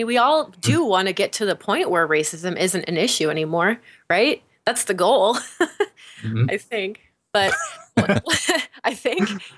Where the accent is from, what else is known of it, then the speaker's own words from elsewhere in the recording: California, United States; so I grew up in California, you know, and my high school was pretty segregated as far as the kids go. It was like 70% Hispanic community.